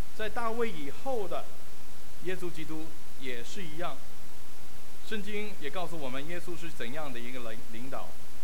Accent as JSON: {"language": "Chinese", "country": "Hong Kong", "tie": "born or raised there", "also_born_or_lived": "Taiwan", "said": "我虽然从香港长大，但是有一段时间我就移民去了台湾。我记得我去的时候呢，我的奶奶，我们是宁波人，我们叫安娘，安娘带着我们去台湾。"}